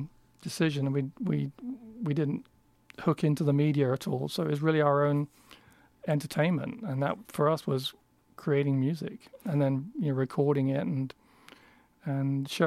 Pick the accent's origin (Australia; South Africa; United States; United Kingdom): United Kingdom; England; I mean, I'm from England, so it's very similar.